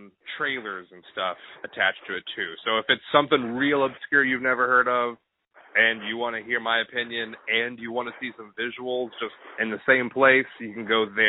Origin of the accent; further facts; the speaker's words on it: Amarillo, Texas, United States; I have no proof that anybody from my hometown is listening, but basically, I'm always talking to, you know, the Panhandle of Texas, Amarillo, Texas, farm country, 11th biggest city in the state